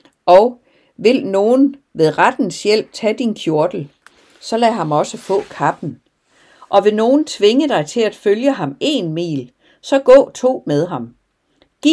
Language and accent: Danish; Sweden; Næsten som jeg plejer at gøre hjemme i Sverige.